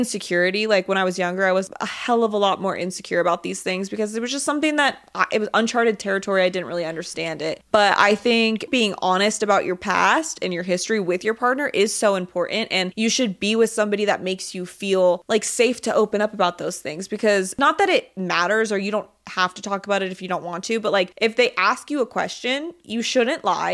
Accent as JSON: {"language": "English", "town": "Reno", "region": "Nevada", "country": "United States", "said": "What's your accent? We're just from Reno."}